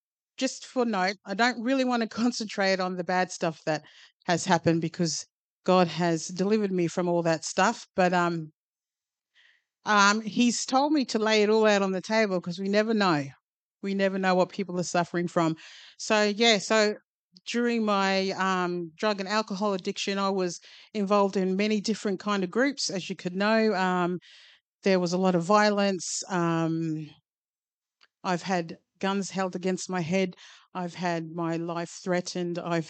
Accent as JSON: {"language": "English", "town": "Bundaberg", "region": "Queensland", "country": "Australia", "tie": "born there", "said": "So I was born here in Bundaberg. I am the youngest out of nine."}